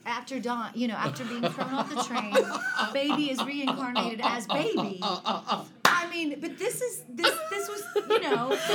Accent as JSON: {"language": "English", "town": "Panama City", "region": "Florida", "country": "United States", "tie": "born or raised there", "also_born_or_lived": "Denver", "said": "Well, I was born in Denver, Colorado, but then my parents were 15 and 16 when I was born. So then my grandparents moved to Panama City, brought me with them along with my mother"}